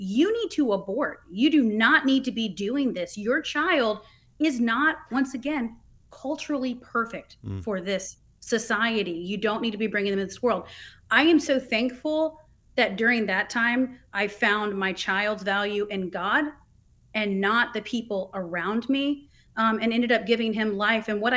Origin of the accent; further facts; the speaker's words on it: Taiwan; I actually grew up over in that area. I grew up in Taiwan as a missionary kid for 16 years.